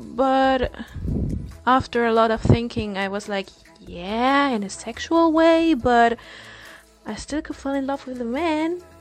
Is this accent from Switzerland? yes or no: yes; Switzerland; I'm 27 and from Switzerland.